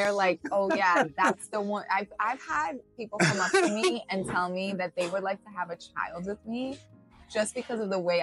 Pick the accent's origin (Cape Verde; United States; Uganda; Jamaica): Cape Verde; moved away; So I immigrated here from Cape Verde, and in Cape Verde, you would consider my family at the time middle to upper middle class, or maybe even well off.